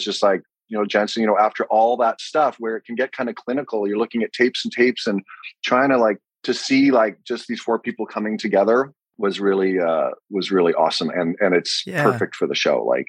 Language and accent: English; Vancouver, British Columbia, Canada; it shoots in my hometown, Vancouver.